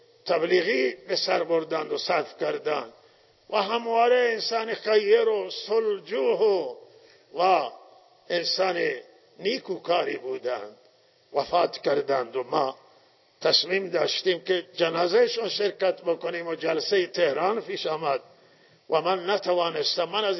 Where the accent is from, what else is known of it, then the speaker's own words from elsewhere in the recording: Iran; و ما ایرانیم، همه ایرانی مال ایران مال همه ایرانیانه